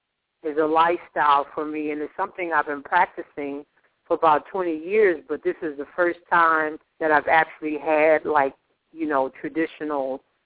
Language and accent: English; Chicago, Illinois, United States; born there; I was born in Chicago at 12:45 a.m.